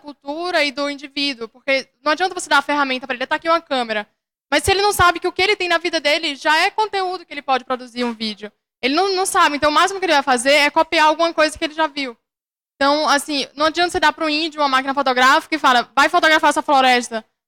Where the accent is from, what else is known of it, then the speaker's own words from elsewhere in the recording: Bahia, Brazil; eu também não sou daqui, sou da Bahia.